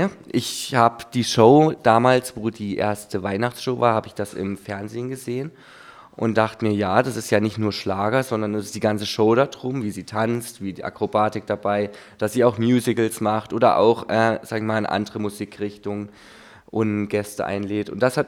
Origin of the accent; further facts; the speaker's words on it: Etterwinden, Thuringia, Germany; Ja, ich komme aus Etterwinden. Das ist nicht weit von hier. 10 Minuten circa, wenn man gut durchkommt, Richtung Bad Salzung. Ja, über die hohe Sonne weg.